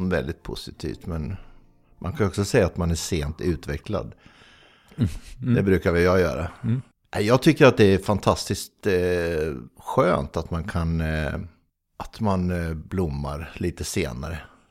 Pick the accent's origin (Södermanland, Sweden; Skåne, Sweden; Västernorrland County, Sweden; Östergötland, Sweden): Östergötland, Sweden; Norrköping; born there; Men det står väl att jag är född i Norrköping